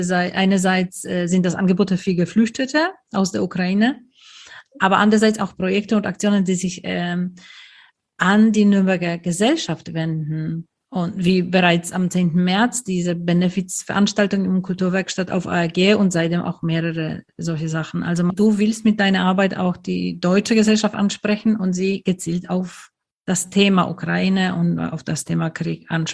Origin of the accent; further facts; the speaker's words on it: Poland; als Polin habe ich ein bisschen mehr Zugang, glaube ich, dazu